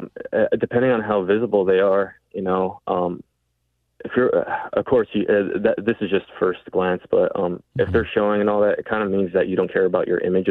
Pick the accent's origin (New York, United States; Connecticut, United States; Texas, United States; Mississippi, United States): Texas, United States; San Antonio; I grew up around, I'm from San Antonio, inner city. I knew a lot of friends in inner city San Antonio.